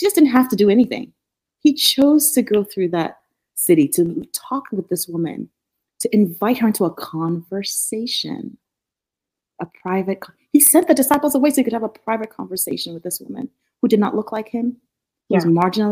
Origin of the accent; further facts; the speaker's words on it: Nigeria; Growing up in Nigeria, I grew up with a lot of resources.